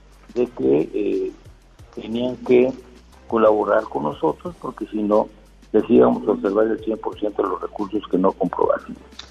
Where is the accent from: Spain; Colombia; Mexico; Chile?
Mexico; Oaxaca; yo soy de Oaxaca y estoy enterado de los temas